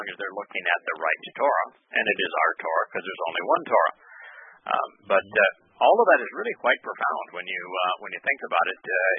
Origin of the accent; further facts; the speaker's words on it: United States; And so long as we as Americans are Great Britainers